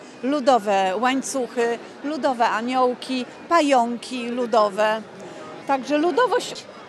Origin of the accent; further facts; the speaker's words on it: Gdańsk, Pomeranian Voivodeship, Poland; Jestem z Pomorza, a dokładnie z Pomorza, z Gdańska.